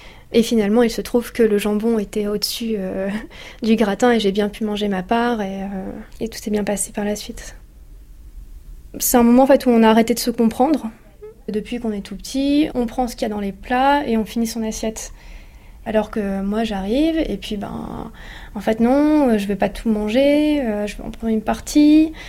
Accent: Hauts-de-France, France; je viens du Nord, du Pas-de-Calais, et en fait, dans la famille, on a quand même une cuisine qui tourne énormément autour de la viande.

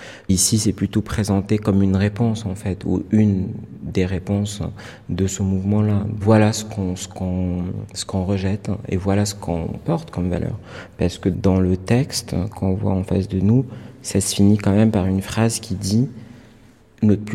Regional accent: Casablanca, Casablanca-Settat, Morocco; moved away as an adult; je suis artiste plasticien et cinéaste. Je suis né et j'ai grandi à Casablanca, au Maroc. Je suis arrivé en France pour la première fois quand j'avais 20 ans. Je suis resté 5 ans en France et je suis retourné au Maroc

